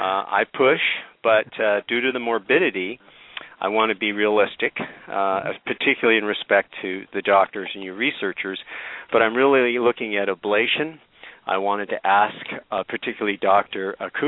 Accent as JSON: {"language": "English", "town": "Montreal", "region": "Quebec", "country": "Canada", "said": "because I'm formerly from Montreal."}